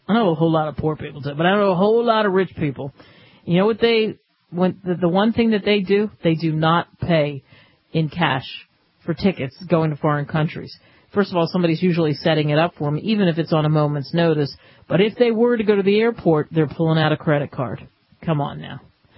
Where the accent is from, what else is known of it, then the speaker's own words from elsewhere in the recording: United States; I love being an American. I grew up in the belly of history